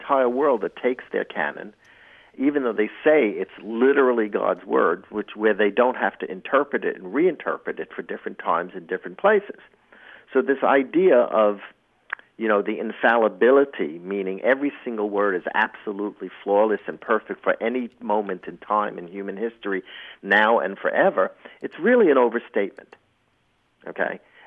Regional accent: United States; And, you know, from my perspective, and I'm American, mm-hmm. that's my identity is predominantly American.

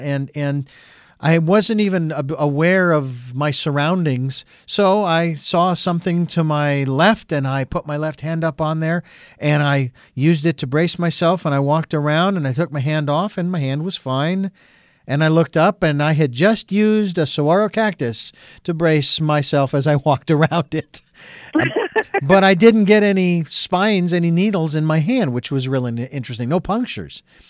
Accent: Phoenix, Arizona, United States; I grew up in Phoenix and around the deserts

